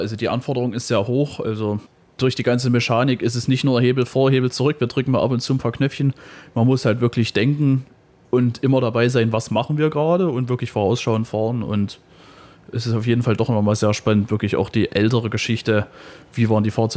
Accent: Leipzig, Saxony, Germany; ich als Leipziger gehe nach meiner Ausbildung erstmal nach Bayern

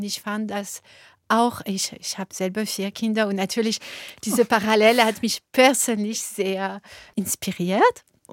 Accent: France; German is a second language; für mich als Französin, ja, die Laufbahn von der Familie aus Berlin nach Paris

